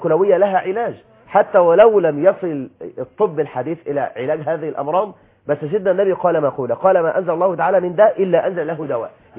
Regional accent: Egypt

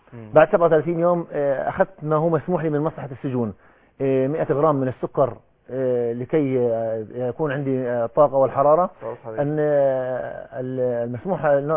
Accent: West Bank, Palestine; born there; تم تحرير الضفه الغربيه على مسقط راسي

